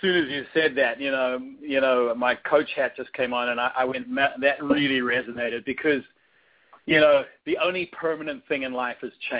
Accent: South Africa; moved away as an adult; I grew up in South Africa. So, you know, when I was 21, that was a long, long time ago.

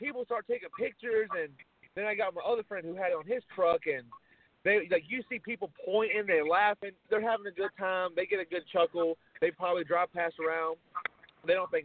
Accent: Lake City, United States; I grew up in Lake City my whole life, basically, and been there ever since, from the age of 3 to 24

